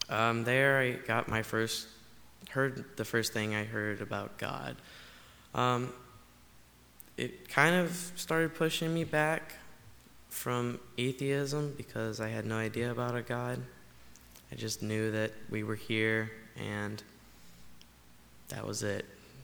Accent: Tennessee, United States; I am pretty new to this area. I came from Tennessee.

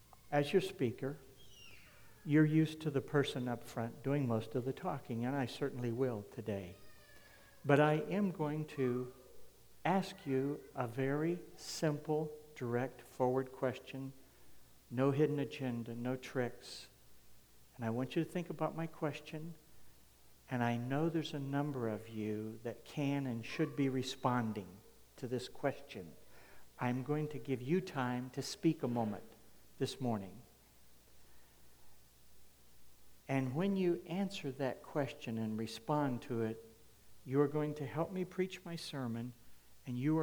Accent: Akron, Ohio, United States; Brother Kearns from my hometown of Akron, did me so good to see him some months back when Brother Rosenberg was preaching here. And I said to myself, could anything good come out of Akron, Ohio?

